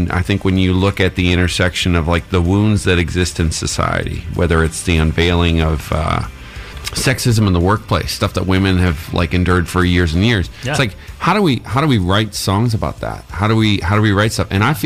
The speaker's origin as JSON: {"language": "English", "country": "Canada", "tie": "born or raised there", "said": "especially for me growing up in Canada. Hockey's like it's all we have"}